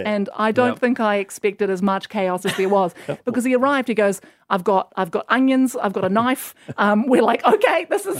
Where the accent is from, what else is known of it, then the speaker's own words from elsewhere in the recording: New Zealand; And I will say, when I'm in Australia, I don't mind. But when I go back to New Zealand, I'm like, oh, I hate that when they do that.